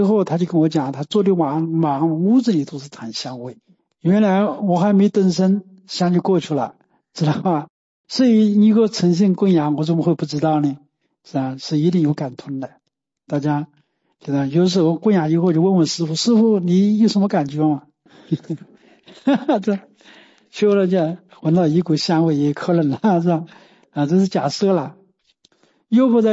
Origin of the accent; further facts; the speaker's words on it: China; 我们中国人有一个特色，就是说我们一根筋或者就盯着一个师父